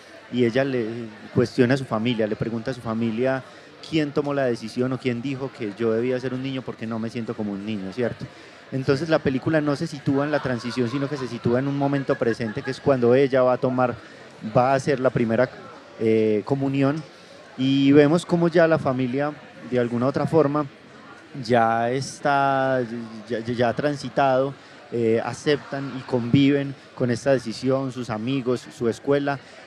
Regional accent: Colombia; nos podemos identificar mucho como colombianos en ella, porque es una familia tradicional.

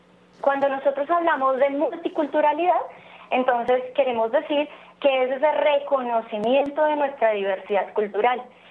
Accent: Colombia; valorar el aporte que todas las culturas hacen a nuestra identidad como colombianos

